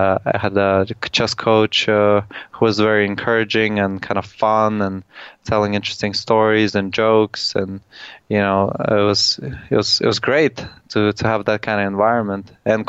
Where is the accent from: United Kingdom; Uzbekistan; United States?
Uzbekistan; Tashkent; Well, I grew up in the capital, and you know, it's transformed quite a bit